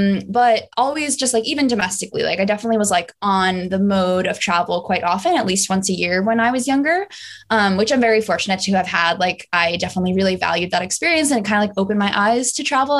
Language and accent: English; New Jersey, United States; also born or lived in New York City; now in San Francisco, United States; I spent most of my life thus far, like, growing up in New Jersey, and then spent the last 4 years kind of based out of New York City during college